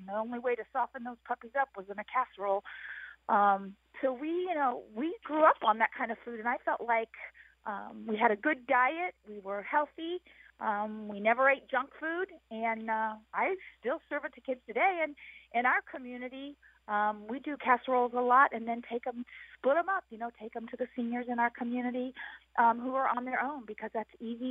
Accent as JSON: {"language": "English", "town": "Belleville", "region": "Illinois", "country": "United States", "tie": "born or raised there", "lives_now": "Niantic, United States", "said": "I live in Niantic, which is central Illinois. I grew up in Belleville"}